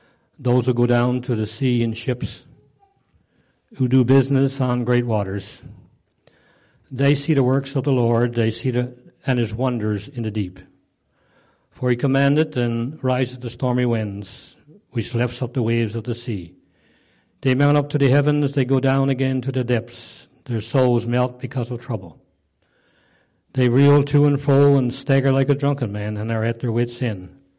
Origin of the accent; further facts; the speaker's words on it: Bonavista North, Newfoundland and Labrador, Canada; In my case, growing up in Bonavista North on the Cape, I guess the same would go if you're a fisherman.